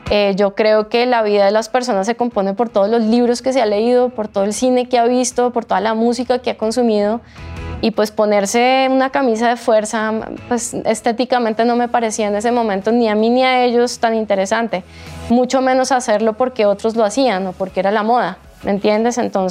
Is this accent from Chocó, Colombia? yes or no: no; Bogotá, Colombia; yo soy Rola.